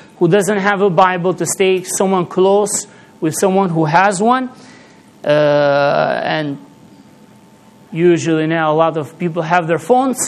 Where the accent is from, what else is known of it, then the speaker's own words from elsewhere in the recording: Albania; English is a second language; moved away as an adult; now in Skopje, North Macedonia; I'm originally from Albania, and I've been living for 7 years in Macedonia, Skopje, and serving the Lord here.